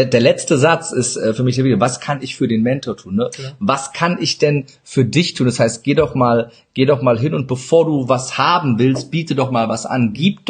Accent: Turkey; German is a second language; Ich sage auch immer, ich bin Türke. Ich darf mich versprechen.

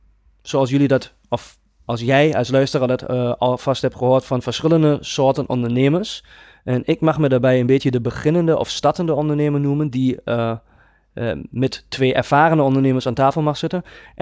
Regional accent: Germany; Dutch is a second language; Ik ben geen Nederlander en ik ga dat gelijk vanaf het begin af aan even duidelijk maken. Ik probeer mijn allerbest om Nederlands te praten, maar ik ben een Duitser.

